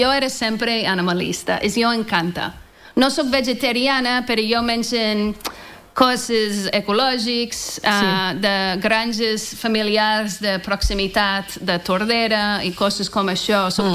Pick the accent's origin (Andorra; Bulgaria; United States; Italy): United States; Oregon; Catalan is a second language; moved away as an adult; also born or lived in New York; now in Spain; jo sóc de poble, sóc d'Oregon i sempre de poble i dels boscos i les muntanyes. So, després molts anys en ciutats, jo no és per mi.